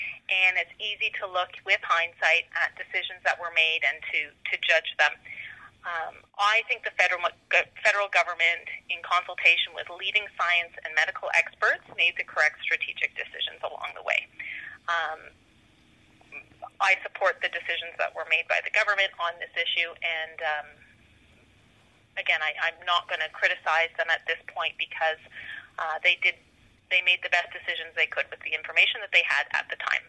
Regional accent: Cobourg, Ontario, Canada; So as I've mentioned, I'm born and raised in Cobourg.

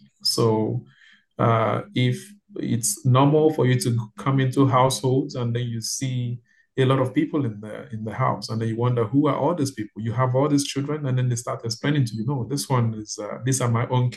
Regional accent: Nigeria; now in Toronto, Canada; I'm from Nigeria. Yes, I'm from Nigeria.

